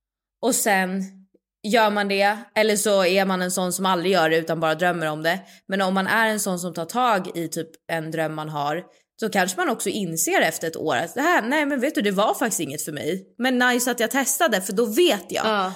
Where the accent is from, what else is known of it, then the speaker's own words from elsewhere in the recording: Stockholm, Stockholm County, Sweden; now in Italy; Jag var ju hemma i Stockholm i 6 veckor och jobbade.